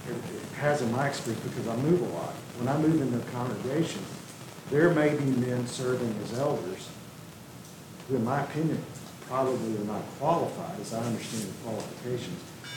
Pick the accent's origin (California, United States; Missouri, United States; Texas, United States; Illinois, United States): Texas, United States; I grew up in East Texas, and it was a lot of fire and brimstone and a lot of black and white.